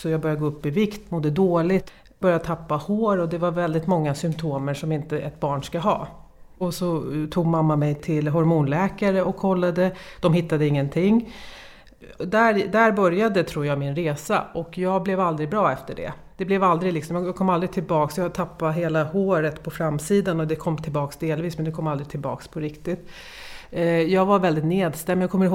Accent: Istanbul, Turkey; Det är lite orientalisk och jag kommer från Istanbul.

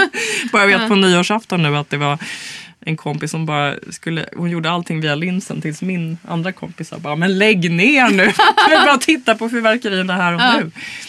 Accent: Stockholm, Stockholm County, Sweden; för jag är ju stockholmare och det är liksom, ja.

